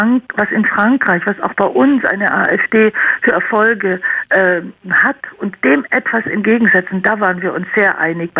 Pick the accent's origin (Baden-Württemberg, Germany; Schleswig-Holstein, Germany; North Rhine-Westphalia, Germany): Baden-Württemberg, Germany; now in Berlin, Germany; er lebt auch das Leben als Schwabe in Berlin, so geht es mir auch.